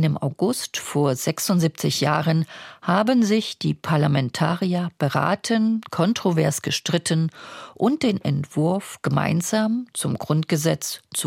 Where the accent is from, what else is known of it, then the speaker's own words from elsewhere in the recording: Thuringia, Germany; Als geborene Thüringerin und heranwachsende Jugendliche im Kalten Krieg in der DDR